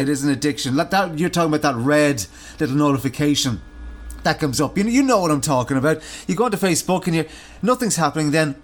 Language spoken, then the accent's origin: English; Ireland; I'll give you another example. I'm Irish, right? We don't live in Ireland at the minute